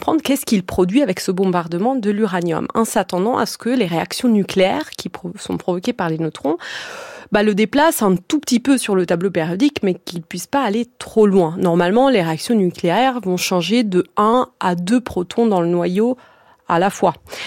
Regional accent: Italy; parce que je suis italienne

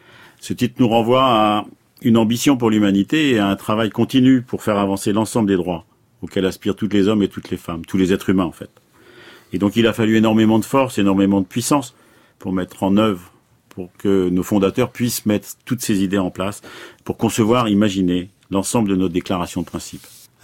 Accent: Nantes, Pays de la Loire, France; Je suis de Nantes, la belle ville de Nantes, avec son voyage à Nantes et puis son pas de côté. J'y habite depuis plus de 50 ans. J'y ai fait mes études avec une petite escapade à Clermont-Ferrand

